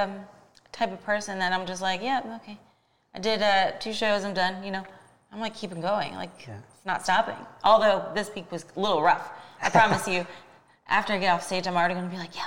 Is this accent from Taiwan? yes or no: no; Akron, Ohio, United States; And, like, I'm a girl from Akron, Ohio. I never thought I would even leave Ohio.